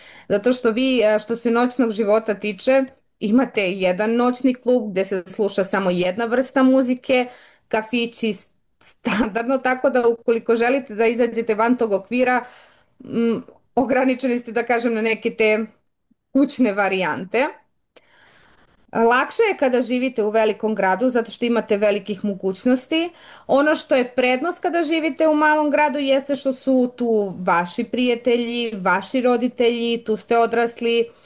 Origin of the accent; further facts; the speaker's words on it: Tanda, Eastern and Southern Serbia, Serbia; Ja sam iz mesta koje se zove Tanda. To je selo u opštini Bor, udaljeno nekih 40 kilometara. I kada sam bila mlađa, uglavnom sam govorila da sam iz Bora